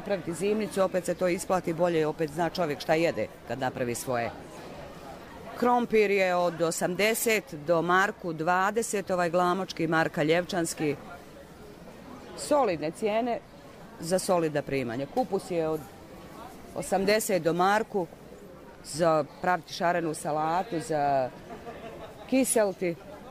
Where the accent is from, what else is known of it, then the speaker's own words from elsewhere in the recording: Banja Luka, Republika Srpska, Bosnia & Herzegovina; Banja Luka.